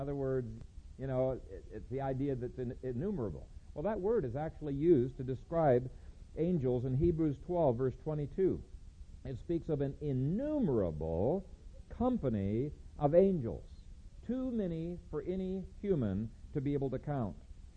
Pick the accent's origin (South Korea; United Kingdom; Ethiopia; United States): Ethiopia; One time in Bingham Academy when I was growing up in Ethiopia